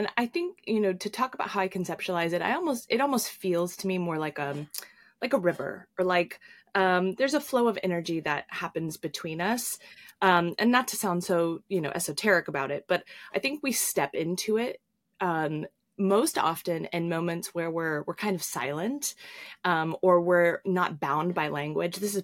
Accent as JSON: {"language": "English", "region": "Midwest", "country": "United States", "tie": "born or raised there", "also_born_or_lived": "Los Angeles", "said": "Growing up in the Midwest, you know, I definitely have had my horse riding days, my mud schlepping days. But I also lived in LA."}